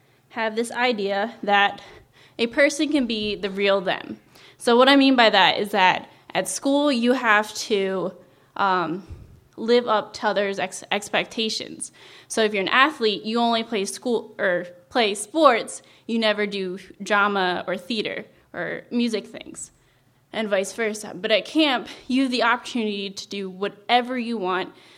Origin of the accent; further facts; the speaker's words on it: New Jersey, United States; All right … I'm also an outdoor ministry major. I'm a junior though, and I come from New Jersey.